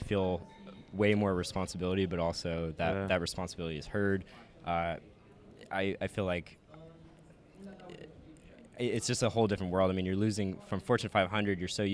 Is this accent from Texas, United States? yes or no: yes; Austin, Texas, United States; moved away as an adult; now in Los Angeles, United States; But I'm from Austin, Texas. I actually just moved out to LA about a year ago now.